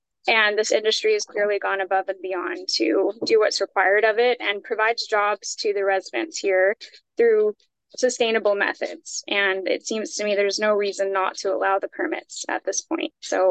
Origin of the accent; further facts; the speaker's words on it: Kailua Kona, Hawaii, United States; I was born and raised in Kailua Kona, and I've been diving since I was 10 years old